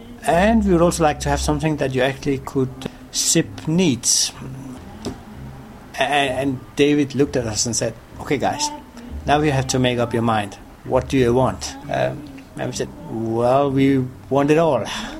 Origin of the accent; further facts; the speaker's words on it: Denmark; English is a second language; now in France; Copenhagen, well, I'm originally from Denmark, so it's kind of a natural place to make sure that we would get it in.